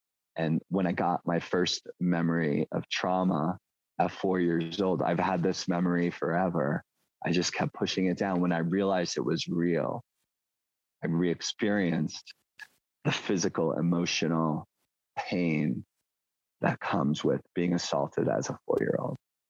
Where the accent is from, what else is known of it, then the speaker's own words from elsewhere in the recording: New Jersey, United States; Growing up in New Jersey, there's lots of old sort of ghosts trapped in places, you know, like the history. Coming out here was like a breath of fresh air.